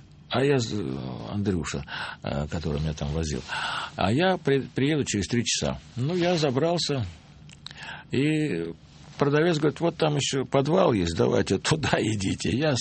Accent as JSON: {"language": "Russian", "region": "Moscow", "country": "Russia", "said": "Я говорю, откуда? Из Москвы, Russian."}